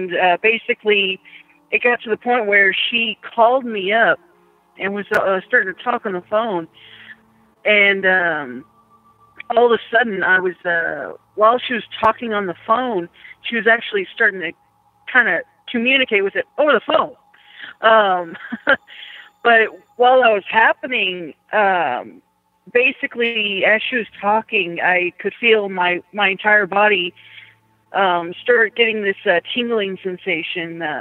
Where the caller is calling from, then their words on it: Texas, United States; And I'm currently in Texas, just sitting in the rain.